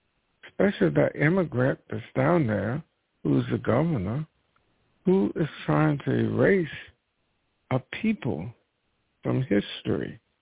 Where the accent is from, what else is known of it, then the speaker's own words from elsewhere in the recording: United States; And the hypocrisy that I experienced growing up in America, the hypocrisy.